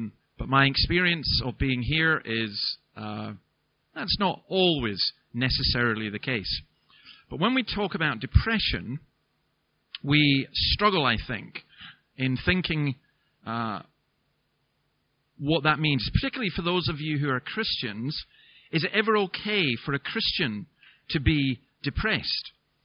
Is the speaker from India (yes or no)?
no; Scotland, United Kingdom; I'm from Scotland